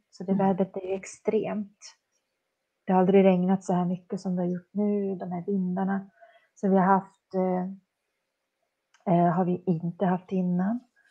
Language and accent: Swedish; Lapland, Sweden; Jag är ju ändå från Lappland.